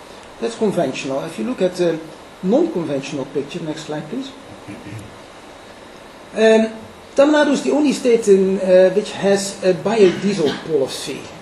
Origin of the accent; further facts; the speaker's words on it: Netherlands; I'm from Holland